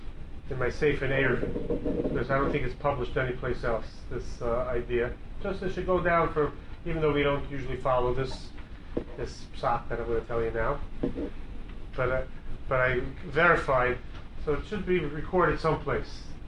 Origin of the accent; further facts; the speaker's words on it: Brighton Beach, New York, United States; I grew up in Brighton Beach. That's where I grew up as a little kid. And then we moved to Flatbush. in 1969, we moved to Flatbush. So Brighton Beach was a smaller place, and Flatbush was a bigger place.